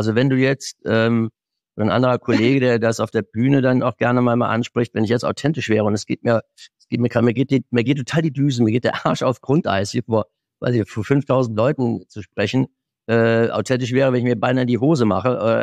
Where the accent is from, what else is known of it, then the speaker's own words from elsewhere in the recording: Germany; Und jetzt hatte ich nochmal vor ein paar Monaten ein Seminar in meiner alten Heimat an der Mosel